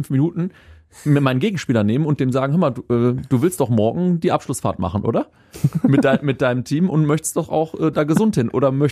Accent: Bremen, Germany; natürlich würde ich als Bremer

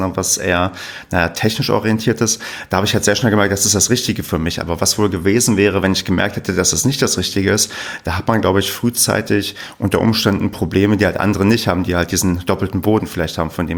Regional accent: East Germany, Germany; Ich bin im Osten groß geworden, wie man so schon sagt. Also ich bin auch noch in der ehemaligen DDR geboren, weil ich vor 1990 geboren bin.

